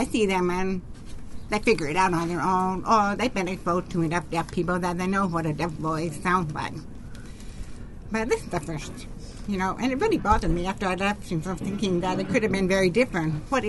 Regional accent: Warrenton, United States; Yeah, I grew up in Warrenton. Yeah, and my family had been in this area for quite a long time. I went to Warrenton Elementary School, the junior high. Warrenton High School.

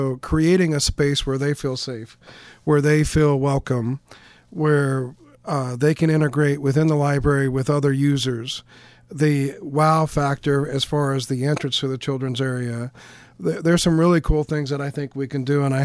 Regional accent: Michigan, United States; born there; I was born in Washtenaw County. My parents were married in that building by one of the county judges.

